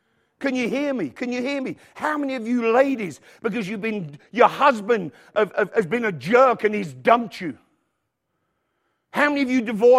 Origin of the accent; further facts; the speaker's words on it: England, United Kingdom; moved away as an adult; when I came to this country in 1978, I met a great people. And I'm an Englishman.